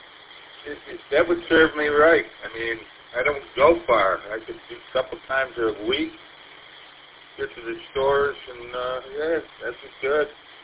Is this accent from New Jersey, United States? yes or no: no; Southfield, Michigan, United States; I grew up in Southfield, and there was a pretty big Jewish community, and all the Jewish guys had Solexes